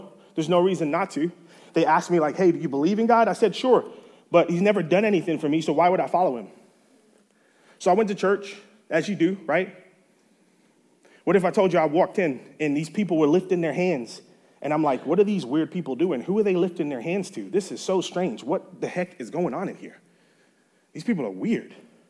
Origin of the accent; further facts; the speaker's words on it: Birmingham, West Midlands, United Kingdom; now in United States; I'm 6'3". I'm originally from Birmingham, England. That's where I was born and raised.